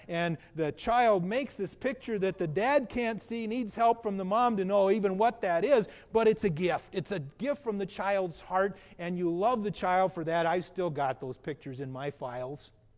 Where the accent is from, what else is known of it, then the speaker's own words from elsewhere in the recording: Oregon, United States; a couple from Portland, Oregon, my home state.